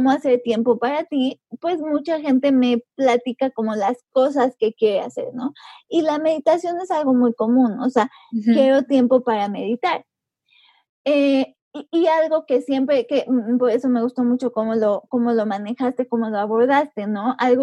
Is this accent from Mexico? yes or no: yes; Puebla, Mexico; yo vivo en Puebla, yo soy de Puebla, y vivo en una zona de la ciudad que no es muy idílica